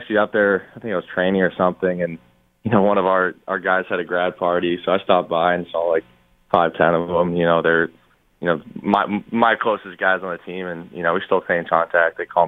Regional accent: Arizona, United States; You know, I grew up in Arizona, so being able to see the snow and experience it, it's been kind of exciting for me.

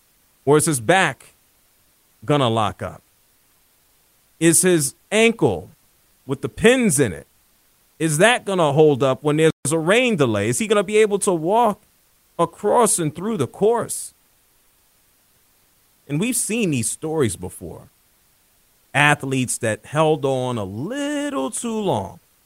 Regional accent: New York, United States; You know, growing up in New York, one of the ugliest things I've seen in my life.

